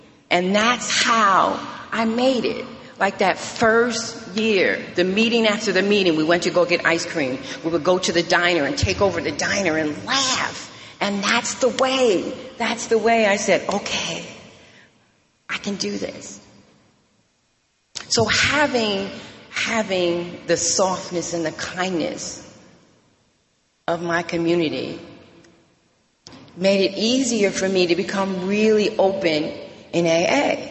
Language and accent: English; Albany, New York, United States; now in Charlotte, United States; I'm from Albany, New York. I actually just moved to Charlotte, and I love Charlotte. I just moved to Charlotte, North Carolina, but I drank and used in Albany, New York, and I got sober in Albany, New York.